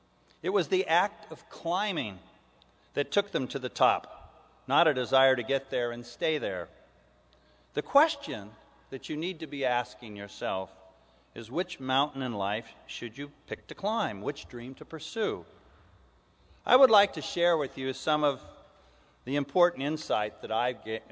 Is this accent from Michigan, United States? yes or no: no; San Diego, California, United States; as I was growing up in San Diego and the sea was so much a part of my life, literally, the sea was my backyard, right at the doorstep of my home.